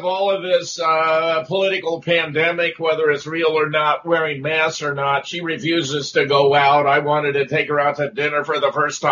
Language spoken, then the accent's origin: English; Pasadena, California, United States; born there; Of course, I was born in Pasadena. I care about the future of California.